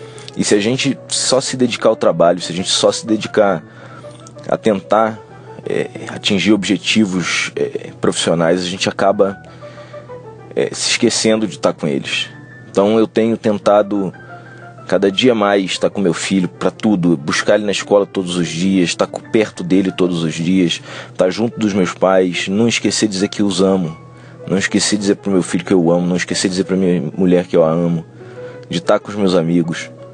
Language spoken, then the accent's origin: Portuguese; Teresópolis, Rio de Janeiro, Brazil; Eu sou de Teresópolis, Rio de Janeiro.